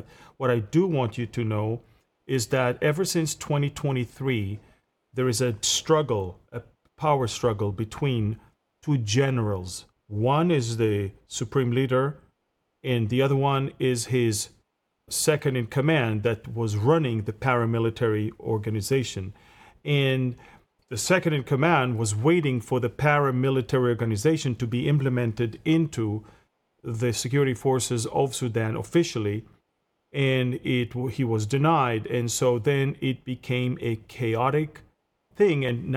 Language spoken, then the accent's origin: English; Northern District, Israel; from Galilee in Israel